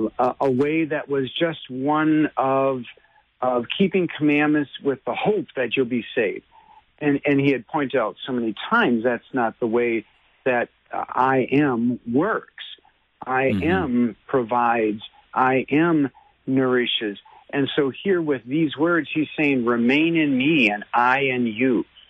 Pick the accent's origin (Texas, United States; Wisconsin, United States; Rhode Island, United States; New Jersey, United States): Wisconsin, United States; from Wisconsin. I'm sorry, I don't say such things like that. I have other sayings of my own.